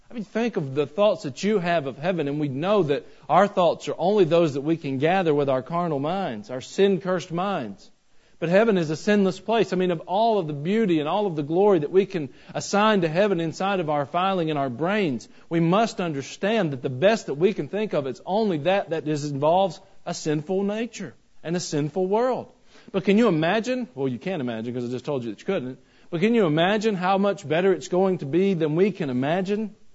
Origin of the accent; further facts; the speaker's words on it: the South, United States; At least I'm from the South.